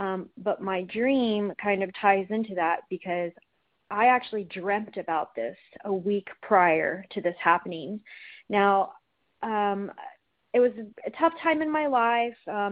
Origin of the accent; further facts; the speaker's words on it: Austin, Texas, United States; I'm from Austin, Texas.